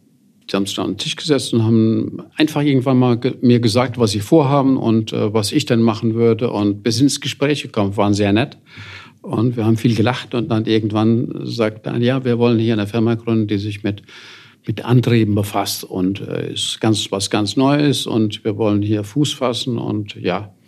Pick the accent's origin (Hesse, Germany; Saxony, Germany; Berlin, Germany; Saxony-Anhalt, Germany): Hesse, Germany; Eppstein; also born or lived in Dillhausen; in Dillhausen, dort, wo ich geboren wurde, wo ich ein Jahr lang mit meiner Mutter gelebt habe, bevor wir dann hier in den Taunus nach Eppstein gezogen sind und dort groß geworden bin, dort auch die Schulen besucht habe.